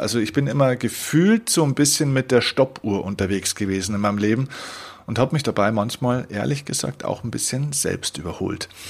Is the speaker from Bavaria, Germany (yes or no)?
yes; Bavaria, Germany; die sogenannte Stadezeit, wie man bei uns in Bayern sagt, ja, also die stille Zeit